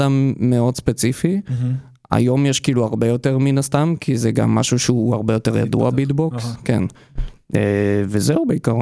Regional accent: Ashkelon, Southern District, Israel; אני מגיע מאשקלון, אז קודם כל טיפה עליי. אני … אני בן 22 מאשקלון.

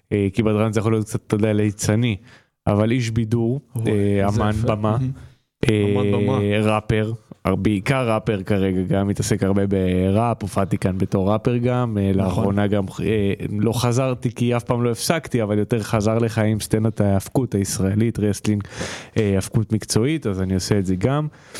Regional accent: Tel Aviv, Tel Aviv District, Israel; היום ספציפית באתי מראשון לציון, אני מתל אביב.

